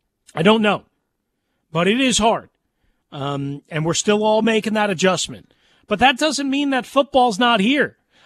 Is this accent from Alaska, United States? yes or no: no; New York, United States; in full disclosure, for those that don't know, I grew up on Long Island. I grew up a Mets fan, okay?